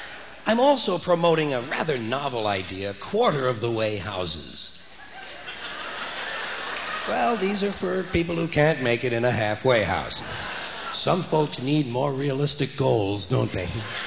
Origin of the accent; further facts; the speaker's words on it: United States